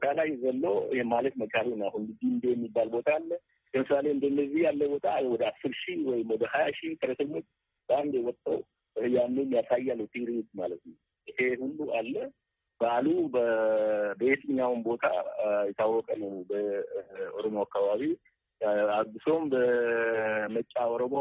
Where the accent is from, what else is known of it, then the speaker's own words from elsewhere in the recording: Oromia, Ethiopia; አሁን ለምሳሌ እኔ ተወልጄ ባደኩበት ወዳ ብሉቅ አካባቢ ኢሬቻ ይከበራል።